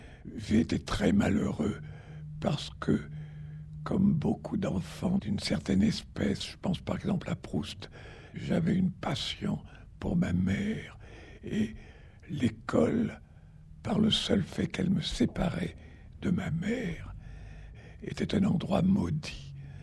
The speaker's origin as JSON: {"language": "French", "region": "Nouvelle-Aquitaine", "country": "France", "tie": "born or raised there", "said": "mon pays natal, le pays d'où est sortie une partie de ma famille, dans le Bazadais, eh bien, c'était un pays vraiment sauvage du temps de mon enfance."}